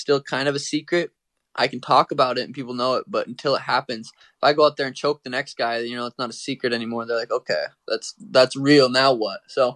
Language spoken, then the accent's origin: English; Ireland; But, I mean, my last name's … I am Irish, so it's, you know, makes sense.